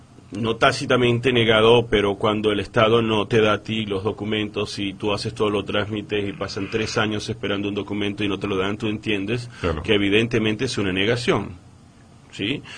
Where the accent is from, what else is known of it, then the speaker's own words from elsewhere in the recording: Venezuela; Aun cuando, como venezolano, me siento un poco perdido